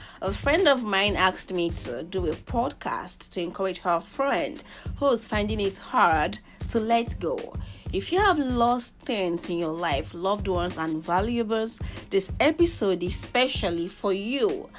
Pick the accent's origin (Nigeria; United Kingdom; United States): Nigeria; accent: Igbo; Anytime I want to speak a tiny bit of Yoruba, my Igbo accent, fiam, just pops up.